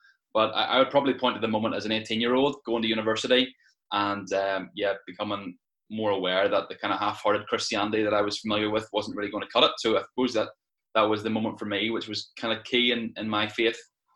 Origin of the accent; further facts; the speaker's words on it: Ballymena, Northern Ireland, United Kingdom; now in Bangor, United Kingdom; I'm from Ballymena, although recently just got a house in Bangor, so you can all come and visit me soon.